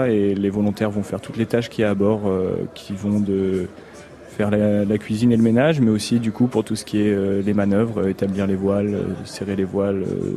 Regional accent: Nouvelle-Aquitaine, France; now in Rouen, France; Moi, je suis de Corrèze.

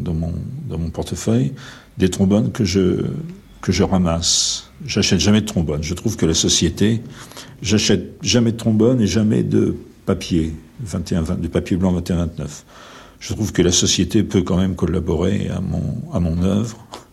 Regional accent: Paris, Île-de-France, France; born there; alors que je suis né à Paris.

